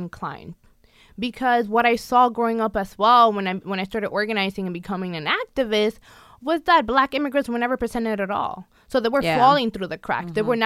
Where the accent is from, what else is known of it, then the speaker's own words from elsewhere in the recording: New York City, New York, United States; And growing up in the Bronx in a very, very, very monitored community and over-police community, I actually was stopped before.